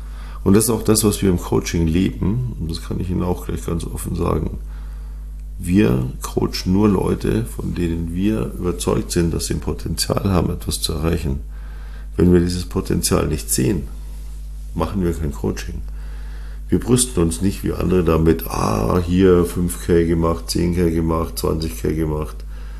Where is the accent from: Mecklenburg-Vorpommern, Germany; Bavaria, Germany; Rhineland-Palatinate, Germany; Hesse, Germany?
Bavaria, Germany; Munich; born there; Und ich bin gebürtiger Münchner